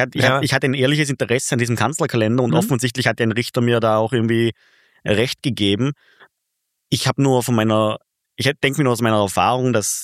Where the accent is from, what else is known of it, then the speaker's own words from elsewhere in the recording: Vorarlberg, Austria; weil ich mich einfach als Vorarlberger dafür interessiere.